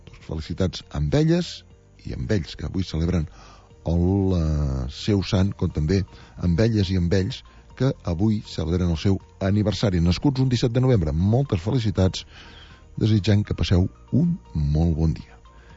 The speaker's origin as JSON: {"language": "Catalan", "town": "Girona", "region": "Catalonia", "country": "Spain", "said": "hi ha a vegades notícies bones que som els gironins"}